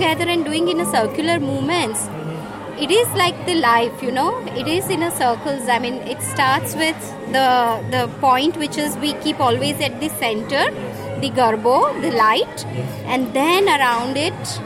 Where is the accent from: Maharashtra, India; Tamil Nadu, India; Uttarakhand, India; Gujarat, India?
Gujarat, India; because I am from Gujarat, I know very well about Gujarat.